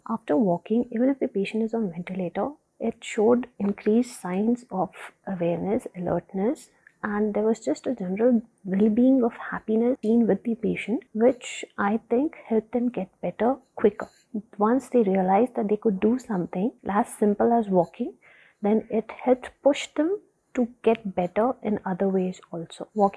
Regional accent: India; and I'm from India.

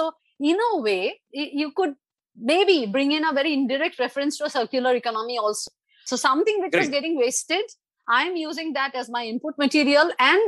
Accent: Kolkata, West Bengal, India; since I'm from Bengal, I'm from Calcutta. So these are mostly available in the South Bengal deciduous forest.

